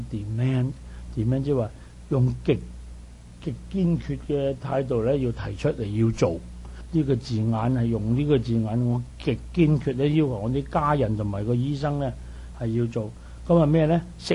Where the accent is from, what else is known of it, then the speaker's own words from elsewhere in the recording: China; 啲人以為我哋中國人儲到四五十萬咧，好好世界。